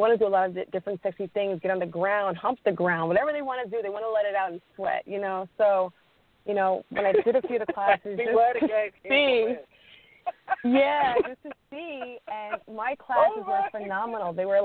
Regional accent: Jamaica; And I'm like, I'm Jamaican, mommy.

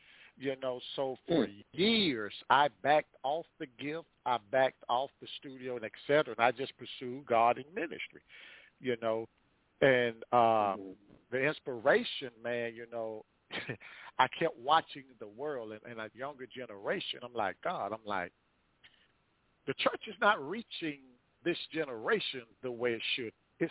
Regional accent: Fort Pierce, Florida, United States; man. I'm born and raised in Fort Pierce, Florida, down here in the Sunshine State

